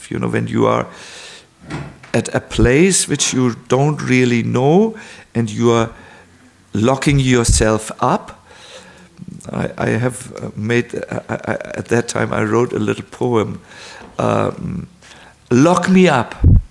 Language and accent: English; Germany; English is a second language; we come from Germany, we are a little stubborn